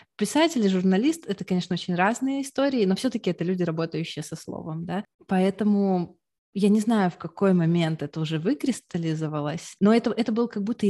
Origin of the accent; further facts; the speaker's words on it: Yalta, Crimea, Ukraine; also born or lived in Odesa; мое детство прошло в Крыму. Я родилась в Одессе, но у меня папа военный, мы все время переезжали. И хотя никого у нас не было ни в Одессе, ни в Ялте, где мы жили, но мы там жили долго, и это первое место, где я себя помню.